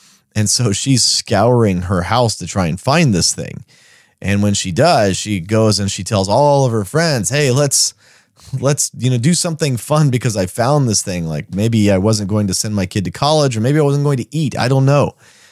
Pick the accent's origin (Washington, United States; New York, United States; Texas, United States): Texas, United States; But again, I grew up in Texas where people had thousands of head of cattle on occasion.